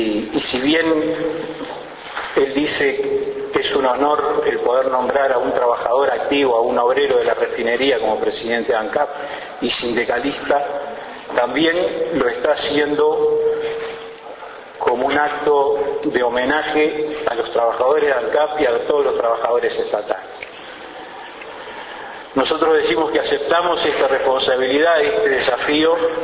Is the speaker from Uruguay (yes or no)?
yes; Uruguay